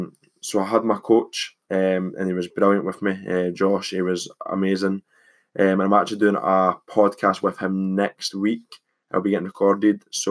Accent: Scotland, United Kingdom; I am 20 years old. I'm Scottish, as you can probably tell.

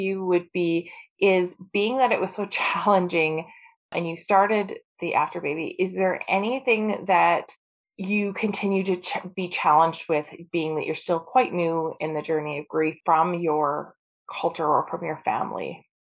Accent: Canada; I was born in Canada. I was raised in Canada. Like, this is my space.

